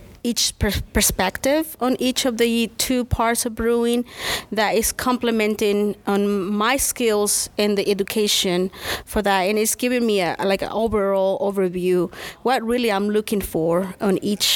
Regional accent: southern Mexico, Mexico; English is a second language; now in United States; So yes, I'm originally from Mexico, in the south part of Mexico.

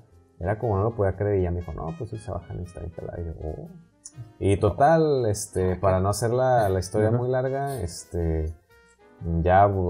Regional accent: Tijuana, Baja California, Mexico; Oye, pues yo también soy de Tijuana, hay que vernos.

